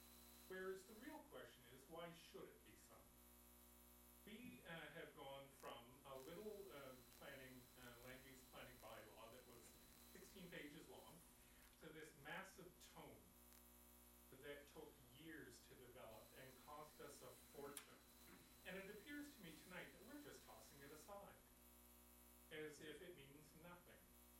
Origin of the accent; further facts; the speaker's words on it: Eagle Head, Nova Scotia, Canada; I grew up in Eagle Head.